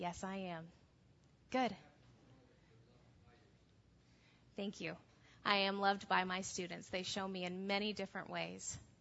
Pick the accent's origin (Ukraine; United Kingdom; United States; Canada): United States; Indiana; I'm from Indiana. Yep, I'm a Hoosier through and through.